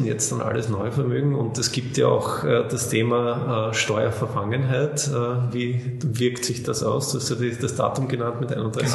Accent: Austria; Bei uns in Österreich gibt es seit 2012 halt nicht mehr diesen nach 10 Jahren steuerfreien Verkauf.

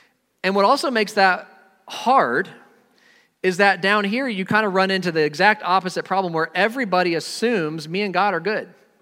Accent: Indiana, United States; So I came from Indiana.

